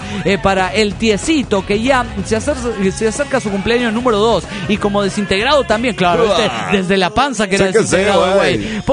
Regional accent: Mexico City, Mexico; del DF mexicano.

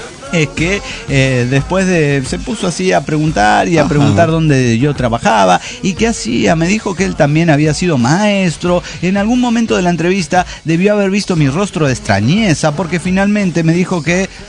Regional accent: Tarija, Bolivia; Soy el cojudo de Tarija, Bolivia.

